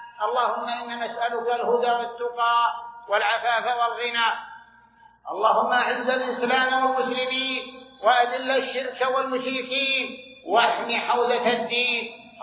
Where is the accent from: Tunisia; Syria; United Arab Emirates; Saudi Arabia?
Saudi Arabia; عباد الله، إن بلادنا المملكة العربية السعودية قامت من أول يومها على عقيدة الإسلام